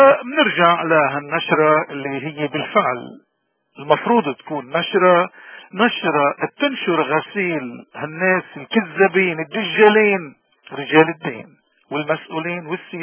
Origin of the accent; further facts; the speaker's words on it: Lebanon; ونحن كشعب لبناني بدنا رحمة، بدنا منطق، بدنا شهادة للحق